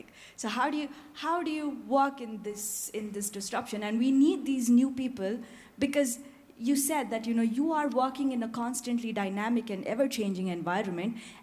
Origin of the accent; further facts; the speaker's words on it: Frankfurt, Hesse, Germany; I come from Frankfurt, and we're all from Frankfurt